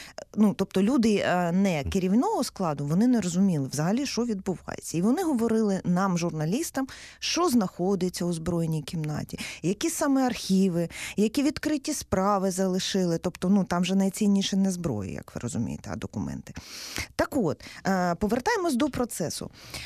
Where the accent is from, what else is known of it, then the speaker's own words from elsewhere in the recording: Luhansk, Luhansk Oblast, Ukraine; я в цей час теж була в Луганську, я взагалі луганчанка